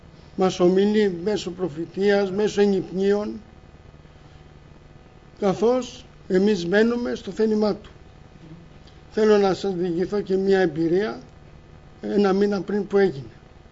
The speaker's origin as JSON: {"language": "Greek", "town": "Volos", "region": "Thessaly", "country": "Greece", "tie": "born or raised there", "lives_now": "Athens, Greece", "said": "κατάγομαι και εγώ, έχω καταγωγή από το Πήλιο, χρόνια και εγώ παιδί μεγάλωσα μέσα στην εκκλησία του Βόλου."}